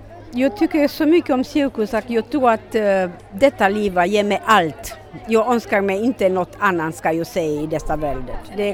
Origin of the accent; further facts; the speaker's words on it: Romania; Swedish is a second language; now in Sweden; jag kommer från Rumänien, mina föräldrar i Rumänien, de var anställda på en statscirkus.